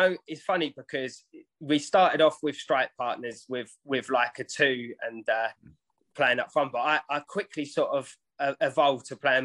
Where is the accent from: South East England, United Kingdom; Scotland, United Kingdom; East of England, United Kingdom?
South East England, United Kingdom; I grew up in Surrey and both my brothers were United fans growing up in sort of, I was born in 85